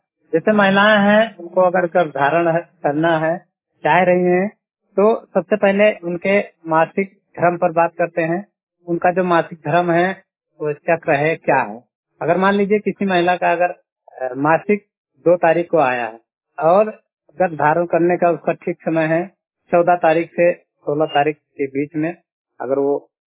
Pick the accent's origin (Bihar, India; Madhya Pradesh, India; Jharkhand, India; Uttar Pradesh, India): Uttar Pradesh, India; Harraiya; मेरा उम्र 35 साल है, मैं हरैया तेरह ब्लॉक से हूँ और मेरे एरिया का पिन कोड है पोस्ट ऑफिस का 27-12-05।